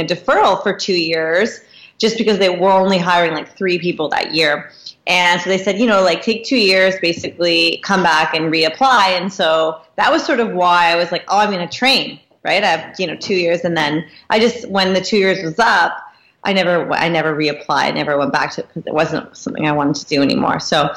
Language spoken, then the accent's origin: English; Vancouver, British Columbia, Canada; I'm 35 years old and I was born and raised in Vancouver.